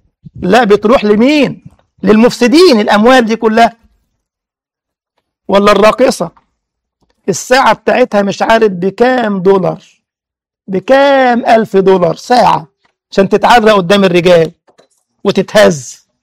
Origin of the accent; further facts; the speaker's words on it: Egypt; مما أثلج صدري إن أبو حملات اللي عندنا في مصر ده الفاسق هذا المجرم